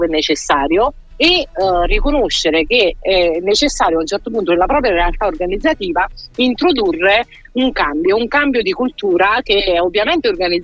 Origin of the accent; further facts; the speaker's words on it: Campania, Italy; now in Milan, Italy; io sono una campana per metà americana, che però si è trasferita al nord ormai troppo tempo fa, tipo 15 anni fa. Nasco in una famiglia tradizionale, quindi papà commerciante, mamma casalinga.